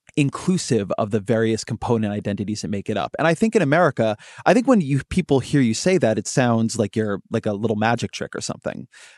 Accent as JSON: {"language": "English", "region": "California", "country": "United States", "tie": "born there", "said": "Right. I'm a Californian by birth."}